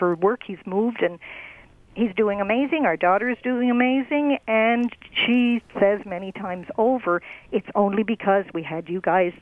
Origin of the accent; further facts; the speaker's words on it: East Coast, United States; Plus, I grew up on the East Coast, or my grandfather lived with us the whole time, too.